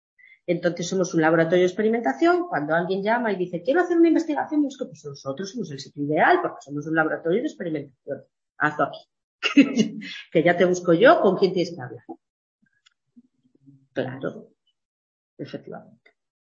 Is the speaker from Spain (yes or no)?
yes; Vega de Espinareda, Castile and León, Spain; somos de Vega de Espinareda, somos de Candín, somos de Fornera, somos de donde seamos. Que no pasa nada por vivir en un pueblo